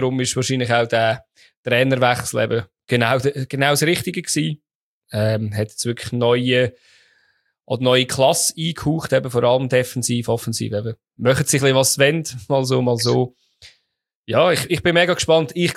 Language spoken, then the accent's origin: German; Lucerne, Switzerland